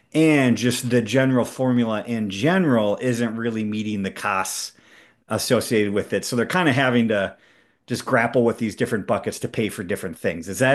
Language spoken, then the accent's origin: English; Hancock, Minnesota, United States; I grew up in Stevens County. I grew up in Hancock